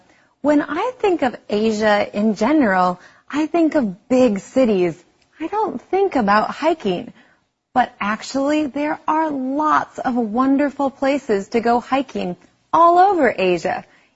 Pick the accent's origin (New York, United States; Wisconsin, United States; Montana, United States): Montana, United States; I am from Montana. Montana is famous for its beautiful mountain trails. So growing up, I went hiking and camping with my family a lot.